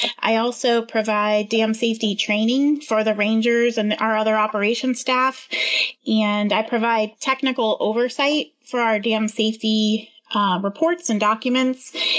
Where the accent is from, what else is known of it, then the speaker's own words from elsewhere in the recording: New Jersey, United States; also born or lived in Pittsburgh; now in Wilmington, United States; Well, I grew up near the Appalachian Mountains in New Jersey, and I've lived at the beach near Wilmington for a little over 8 years now